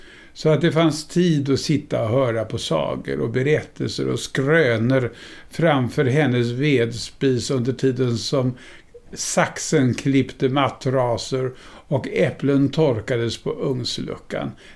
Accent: Hidinge, Örebro County, Sweden; Jag är ju född där efterkrigsåret 1946

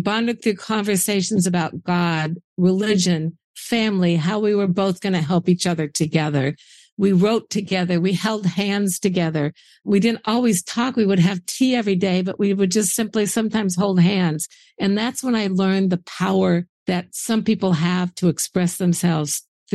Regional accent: Indiana, United States; I didn't get any education about civil rights growing up in Indiana.

